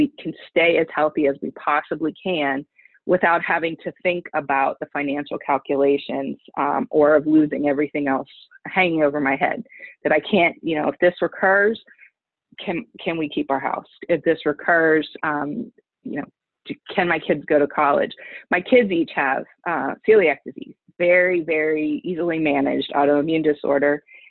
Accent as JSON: {"language": "English", "town": "Johnstown", "region": "Pennsylvania", "country": "United States", "tie": "born or raised there", "said": "I am one of those ordinary working class Pennsylvanians. I grew up in Johnstown. The daughter of a steel worker and a homemaker."}